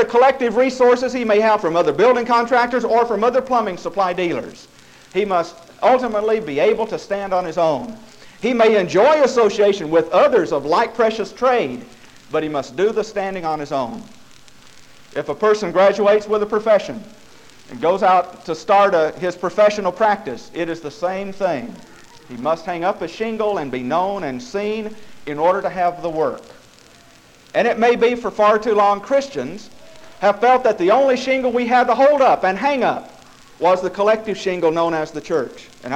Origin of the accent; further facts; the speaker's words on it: Tennessee, United States; remember growing up in Middle Tennessee in what was called then the heart of the Bible Belt.